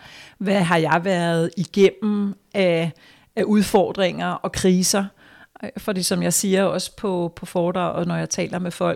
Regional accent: Roskilde, Zealand, Denmark; Ja, jeg kommer fra Roskilde

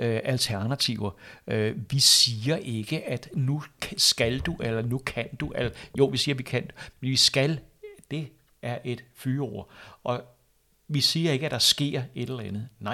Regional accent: Ringsted, Zealand, Denmark; jeg er godt nok fra Ringsted, men jeg har hele Sjælland som min arbejdsplads

